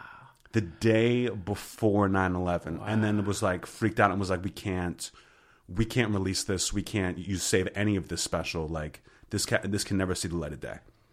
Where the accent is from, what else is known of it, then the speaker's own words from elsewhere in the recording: Pittsburgh, Pennsylvania, United States; I grew up in Pittsburgh where like he taped that show.